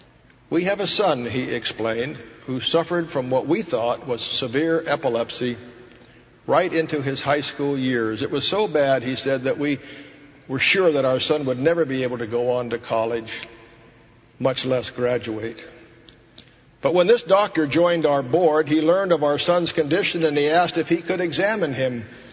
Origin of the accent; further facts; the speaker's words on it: Los Angeles, California, United States; as a youngster growing up in Los Angeles, I whiled away many an hour on the beaches of the Pacific Ocean, all the way from Santa Monica to Redondo Beach.